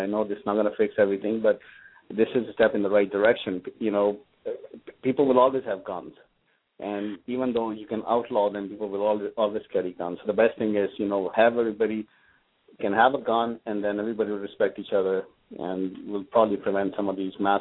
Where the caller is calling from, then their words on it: Santa Clara, California, United States; I'm calling from Santa Clara.